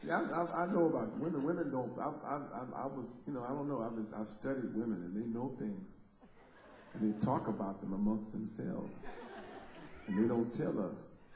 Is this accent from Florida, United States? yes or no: no; Compton, California, United States; I can only get so dirty, I'm from Compton.